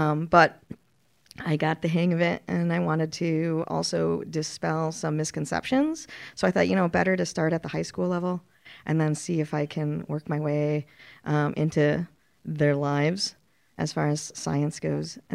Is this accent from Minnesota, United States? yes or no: yes; Minnesota, United States; Well, my background is a transplant from the Midwest. I came from Minnesota.